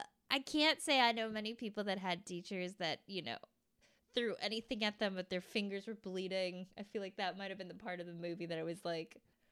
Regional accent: Boston, Massachusetts, United States; And for me, growing up in Boston, there were also opportunities to like go play at jam sessions.

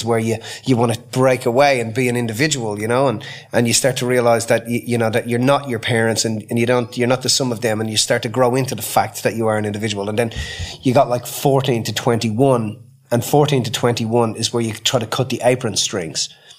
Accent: Ireland; my dad is like a really staunch Catholic, and I was raised in Ireland, which is, you know, was at one stage considered the most Catholic country in the world.

